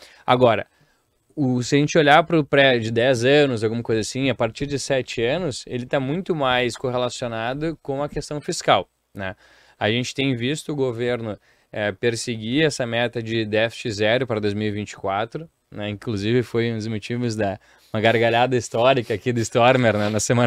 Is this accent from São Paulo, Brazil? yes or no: no; Rio Grande do Sul, Brazil; Para nós aqui, que somos gaúchos, 20 de setembro é o dia que a gente comemora